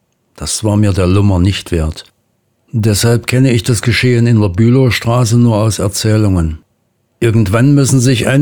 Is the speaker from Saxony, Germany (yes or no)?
no; Spandau, Berlin, Germany; sogar in Spandau, wo ich herkomme